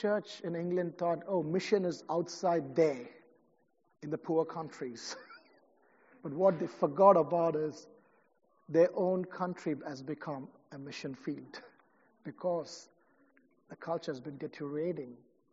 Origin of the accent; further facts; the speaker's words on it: South India, India; I come from South India.